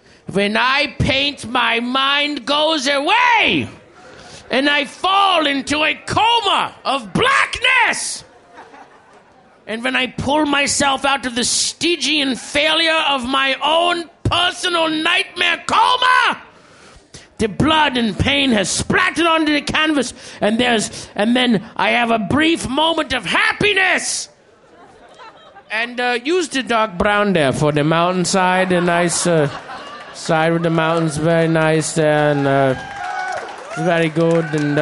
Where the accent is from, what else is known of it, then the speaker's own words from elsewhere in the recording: Sterling, Virginia, United States; And he's from my hometown, Sterling, Virginia.